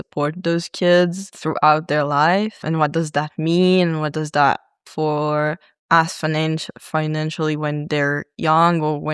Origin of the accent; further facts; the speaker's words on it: Nof HaGalil, Northern District, Israel; I'm from Nof HaGalil and that's it. It's okay.